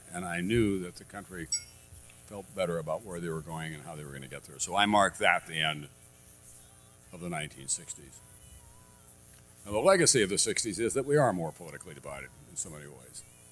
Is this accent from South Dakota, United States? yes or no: yes; South Dakota, United States; In 1972, man from my home state, George McGovern, ran on a strong anti-war platform.